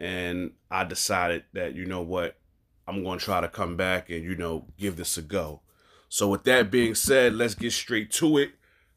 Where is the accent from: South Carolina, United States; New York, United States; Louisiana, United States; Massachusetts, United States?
New York, United States; So being that he's from Philly and I'm from New York, I figured why not come together